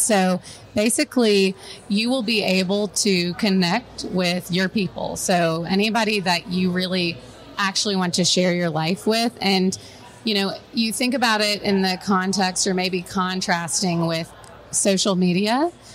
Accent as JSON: {"language": "English", "region": "Texas", "country": "United States", "said": "We're from Texas."}